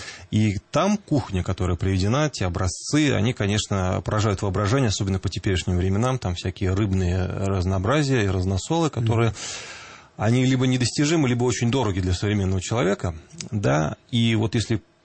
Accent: Kursk Oblast, Russia; also born or lived in Moscow; вот я родился в Москве, вырос в Курской области, тоже по всей России езжу.

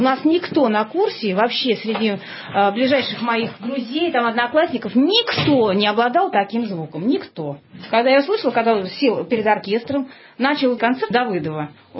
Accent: Moscow, Russia; я москвичка.

